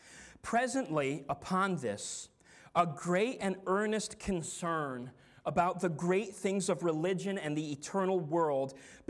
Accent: Enfield, Connecticut, United States; that is my hometown where I grew up, Enfield, Connecticut.

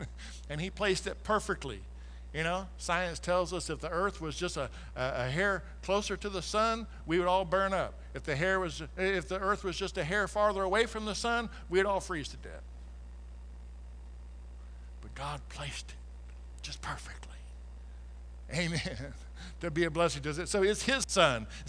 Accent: Nebraska, United States; I'm from Nebraska, so farming was a big deal there.

